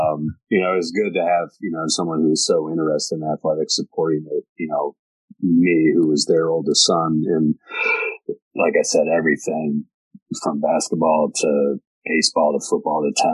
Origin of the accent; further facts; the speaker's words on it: United States; also born or lived in Ohio; They supported everything I did and every sport I played as I was growing up in Galleon.